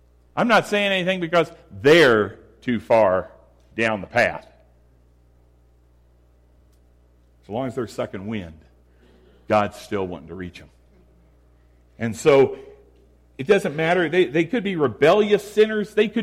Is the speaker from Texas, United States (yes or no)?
no; Indiana, United States; when I was a kid growing up in Indiana and my mom collected S&H Green stamps.